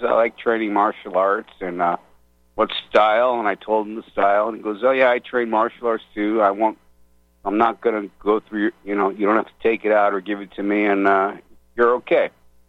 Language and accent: English; New York, United States; I used to go to McGill University in Montreal, and I grew up in New York, so I would drive to that border like so many times.